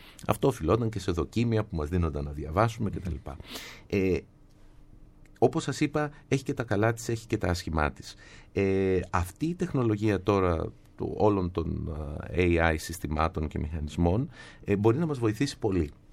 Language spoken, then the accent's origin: Greek; Athens, Attica, Greece; Γεννηθεί στο κέντρο της Αθήνας, έχω μεγαλώσει στο κέντρο της Αθήνας, έχω πάει σχολείο στο κέντρο της Αθήνας και έχω σπουδάσει στη Νομική Αθηνών.